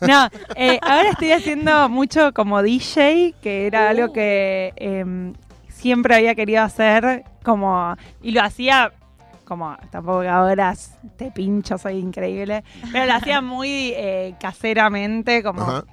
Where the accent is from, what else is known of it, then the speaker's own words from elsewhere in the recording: Palermo, Buenos Aires, Argentina; born there; como todo joven adolescente que nací en Palermo.